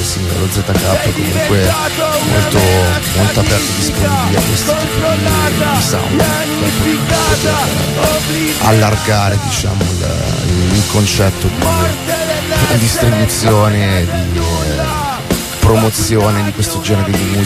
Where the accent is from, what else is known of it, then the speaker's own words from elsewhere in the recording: Ostia, Lazio, Italy; Allora, noi siamo un gruppo punk rock, siamo da Ostia